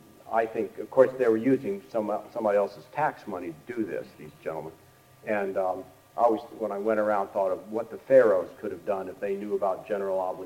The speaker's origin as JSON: {"language": "English", "town": "Kansas City", "region": "Missouri", "country": "United States", "tie": "born or raised there", "said": "This pretty much happened to my hometown of Kansas City"}